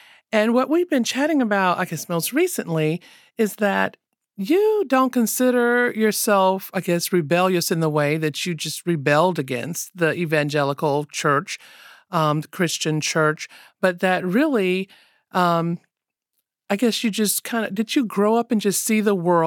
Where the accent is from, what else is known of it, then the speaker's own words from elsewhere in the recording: Florida, United States; I remember I grew up in the Missionary Baptist Church in Florida.